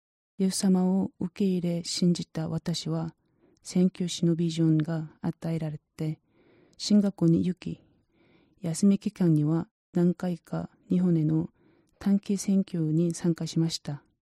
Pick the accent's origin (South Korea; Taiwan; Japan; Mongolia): South Korea; born there; Japanese is a second language; まだ拙い日本語ですが、この証を通して神様の愛と恵みが皆様の心に届きますようにお祈りします。私は韓国で仏教の家柄で生まれました。